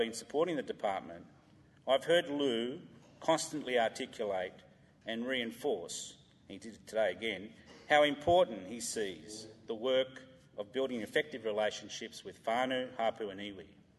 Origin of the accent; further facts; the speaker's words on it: Sydney, New South Wales, Australia; As I was born and bred in Sydney